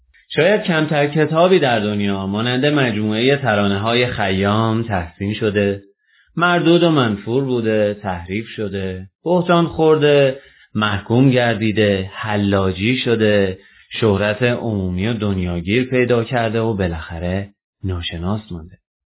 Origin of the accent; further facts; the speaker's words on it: Iran; زمانی بود که فکر می‌کردم ما چون ایرانی هستیم نوشته‌های ما معمولی و ایرانی است.